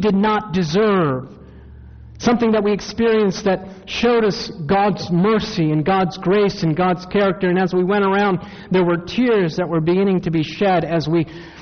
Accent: Takoma Park, Maryland, United States; also born or lived in Silver Spring / Hagerstown; Grew up in Adventist communities. I tell people I was born in Tacoma Park, Maryland, Washington Adventist Hospital. Then we moved to Silver Spring next to the General Conference. Then we moved to Hagerstown.

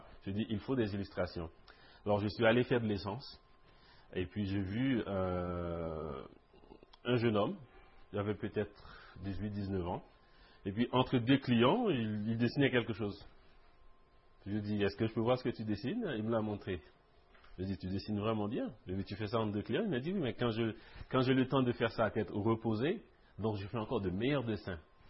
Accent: Haiti; now in Canada; parce que en tant qu'haïtien surtout

